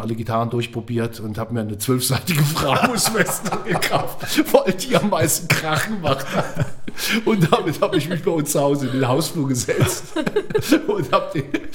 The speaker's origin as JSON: {"language": "German", "region": "Eifel", "country": "Germany", "tie": "born or raised there", "said": "ich bin in der Eifel groß geworden"}